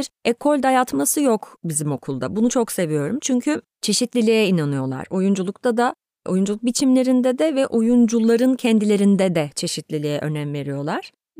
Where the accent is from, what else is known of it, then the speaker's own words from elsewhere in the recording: Ankara, Turkey; Ben dibine kadar memur bir aileden geliyorum. Ankaralıyım çünkü.